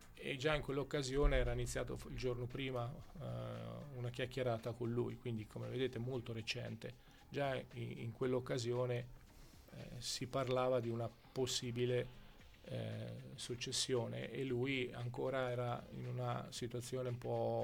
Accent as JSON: {"language": "Italian", "town": "Ancona", "region": "Marche", "country": "Italy", "said": "io sono anconetano, non ve lo dimenticate mai, sono di Colle Marino"}